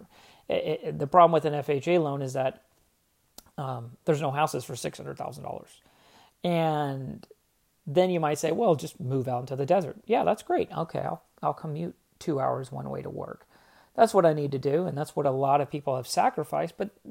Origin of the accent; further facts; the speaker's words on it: Texas, United States; accent: Southern; I know I said I'm from Texas, but my Southern accent never really stuck with me.